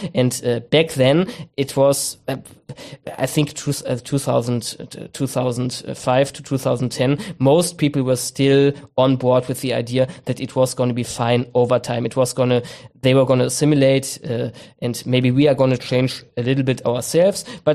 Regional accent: Germany; even as I grew up as a millennial in the 2000s, there was this strong barrier

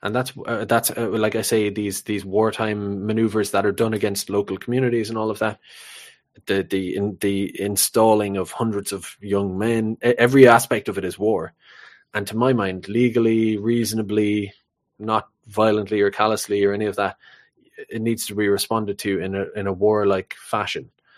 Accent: Ireland; one, I'm Irish and I like to keep it real, keep it local, right?

